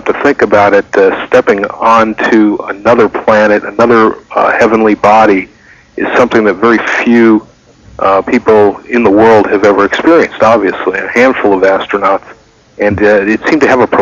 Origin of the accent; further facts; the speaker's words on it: United States; I believe, like many people my age, the events of the Apollo missions crystallized what growing up in America was like in the 60s.